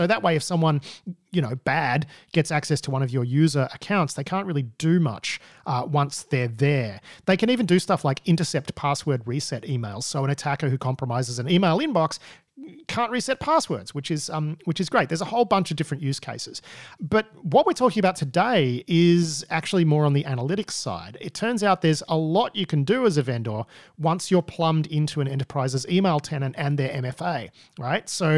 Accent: Australia; you're a New Zealander in New Zealand, I'm an Australian in Australia

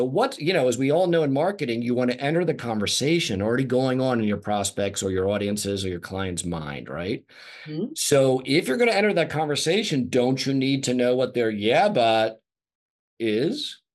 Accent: Philadelphia, Pennsylvania, United States; I'm from Philly.

